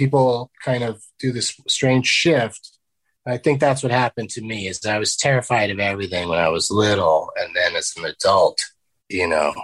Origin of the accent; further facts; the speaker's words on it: San Diego, California, United States; Middle class, Southern California, San Diego.